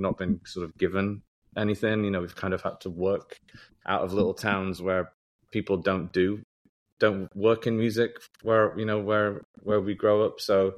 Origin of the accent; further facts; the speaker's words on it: Otley, Yorkshire and the Humber, United Kingdom; I grew up in Otley, West Yorkshire in England